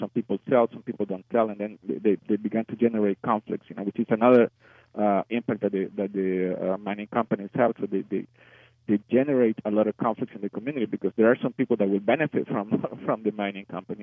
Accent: El Salvador; now in Canada; I'm Salvadoran and I'm Canadian, as I said before.

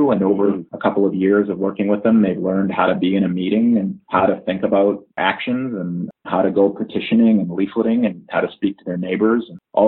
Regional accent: Vancouver, British Columbia, Canada; I've lived in the Vancouver area for my whole life

